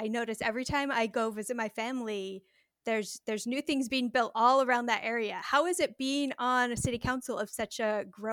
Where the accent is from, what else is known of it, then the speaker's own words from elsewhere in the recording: Orem, Utah, United States; she lives right by where I grew up in Orem, Utah.